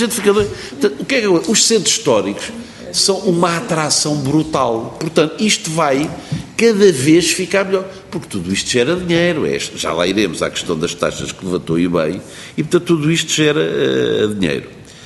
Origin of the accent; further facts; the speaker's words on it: Portugal; eu como português